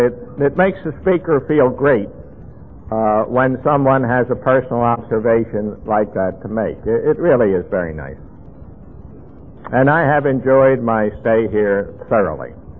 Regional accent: Baltimore, Maryland, United States; Now, I grew up in Baltimore, Maryland, and my early days were quite normal, high school, college, and that sort of thing.

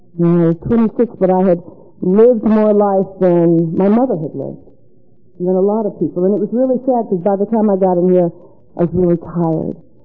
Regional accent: Atlanta, Georgia, United States; As a kid, I grew up in Atlanta, always feeling like there was a big party going on somewhere.

